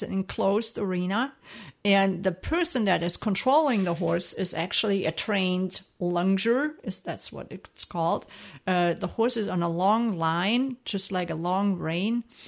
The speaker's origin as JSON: {"language": "English", "country": "Germany", "tie": "born or raised there", "second_language": "English", "said": "I grew up in Germany, in a southern part of Germany."}